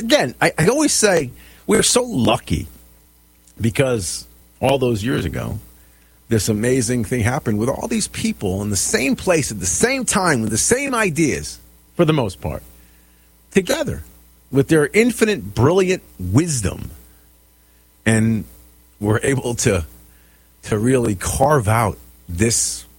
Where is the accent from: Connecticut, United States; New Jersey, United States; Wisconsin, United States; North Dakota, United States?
Connecticut, United States; Even in my home state of Connecticut, it's riddled with this.